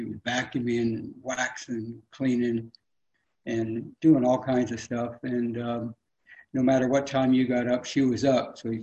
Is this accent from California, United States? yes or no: yes; California, United States; also born or lived in Detroit; I was born in Detroit and come out to California when I was about 6 years old, 5 years old, something like that.